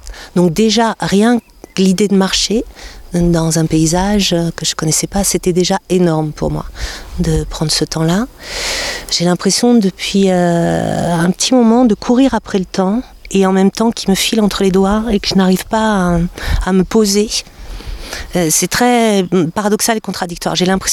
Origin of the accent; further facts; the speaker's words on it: Toulouse, Occitanie, France; je viens de Toulouse, j'ai 58 ans